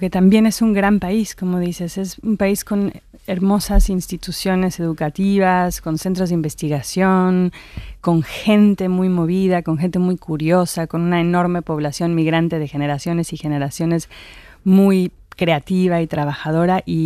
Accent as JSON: {"language": "Spanish", "country": "Mexico", "moved": "yes", "lives_now": "New York, United States", "said": "siendo mexicana y ahora habiendo vivido tanto tiempo en Estados Unidos"}